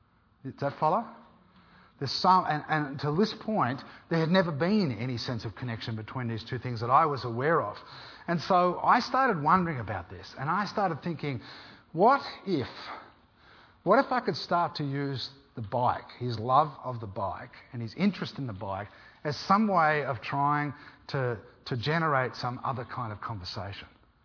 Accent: Australia; I'm an Australian, okay?

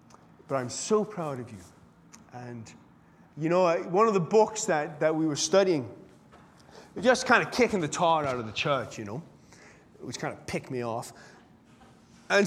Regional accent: England, United Kingdom; You know, I'm English, so I'm not very good at this love stuff.

